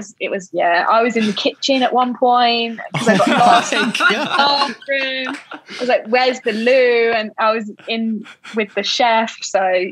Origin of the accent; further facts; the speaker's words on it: United Kingdom; I'm a Brit. I can handle my liquor.